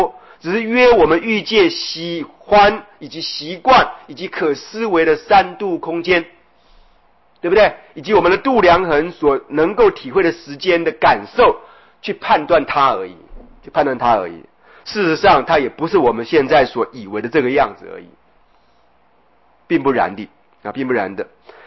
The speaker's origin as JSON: {"language": "Chinese", "country": "Taiwan", "said": "我们台湾人呢，中国人就会讲"}